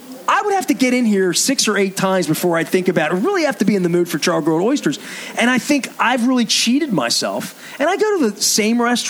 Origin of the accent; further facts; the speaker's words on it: Dundalk, Maryland, United States; My dad was from Scranton. But I grew up in Dundalk.